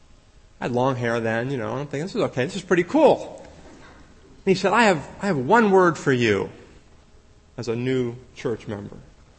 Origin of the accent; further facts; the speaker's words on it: Pittsburgh, Pennsylvania, United States; And like Rosanna said, I am from Pittsburgh, and I was raised in a church there.